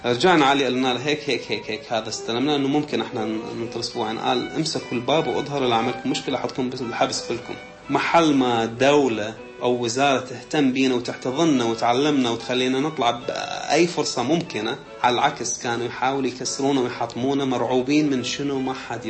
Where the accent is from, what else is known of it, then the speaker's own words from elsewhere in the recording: Iraq; فما ممكن أعلق على شماعة أنه لأن أنا عراقي ما حصلت شغل فول تايم